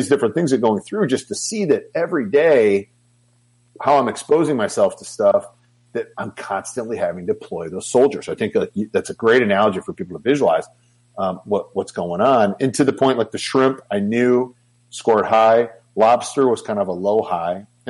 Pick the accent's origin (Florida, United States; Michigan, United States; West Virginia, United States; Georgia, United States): Michigan, United States; moved away as an adult; I was born and raised in Michigan, grew up there my entire life, moved to Texas about a year and a half ago.